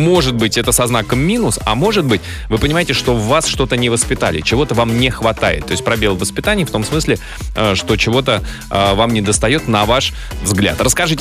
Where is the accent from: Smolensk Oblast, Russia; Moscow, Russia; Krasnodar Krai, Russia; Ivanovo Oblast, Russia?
Moscow, Russia; born there; Я там через парк жил, Лен. Я там родился в Измайлово.